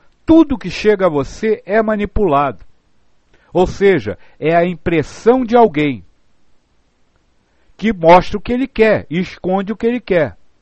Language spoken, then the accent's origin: Portuguese; Brazil; Eu cresci numa época de revolução no Brasil